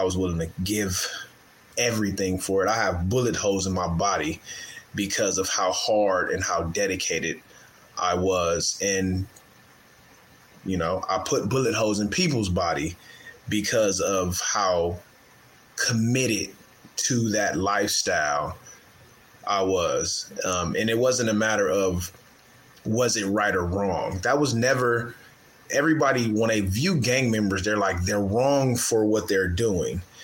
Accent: California, United States; I born and raised in South Central California, which is gangland.

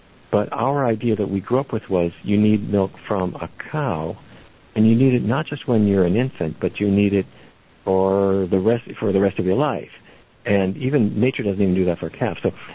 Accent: Fargo, North Dakota, United States; I grew up in Fargo, North Dakota. And when I drive down the highway from where I grew up, all along, as far as the eye can see, is nothing but soybean.

